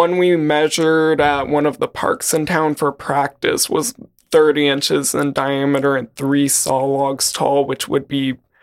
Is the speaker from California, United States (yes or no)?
no; Wisconsin, United States; The first nine years of my life, I lived in Wisconsin. So I was around a lot of dairy farms, and my uncle owned one